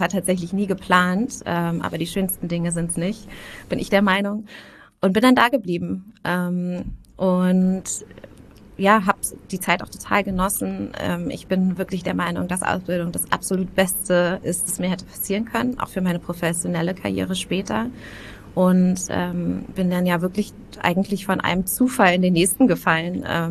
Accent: Berlin, Germany; komme ursprünglich tatsächlich aus Berlin, bin einer der wenigen Ur-Berliner in sowohl unserer Firma, aber auch in Berlin selber. Habe hier Abi gemacht

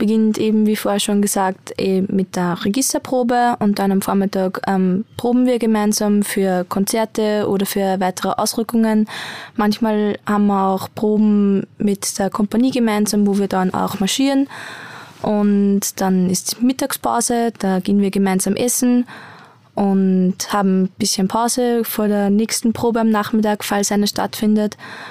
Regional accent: Lower Austria, Austria; ich bin 19 Jahre, ich komme aus Niederösterreich.

